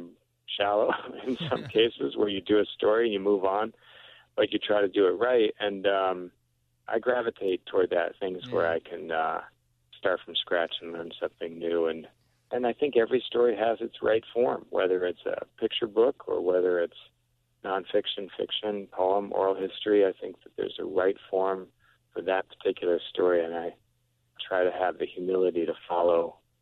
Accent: Lake Forest, Illinois, United States; Well, I grew up in Lake Forest and spent a lot of time in Chicago, as anybody would, and went to the University of Illinois downstate. And I identify myself as a Midwesterner and as an Illinoisan

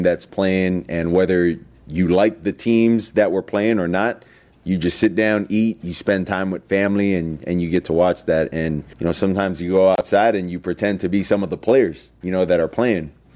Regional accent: Hawaii, United States; It just takes me back to growing up in Hawaii. Obviously, the primetime games were a little earlier in Hawaii

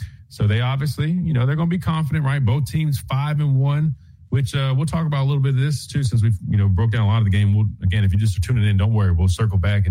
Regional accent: Columbia, South Carolina, United States; going to my hometown, Columbia, South Carolina

